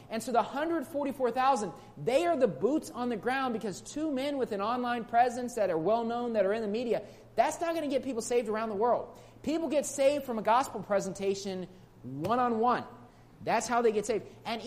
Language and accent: English; Bridgeport, United States; I was looking at my hometown of Bridgeport.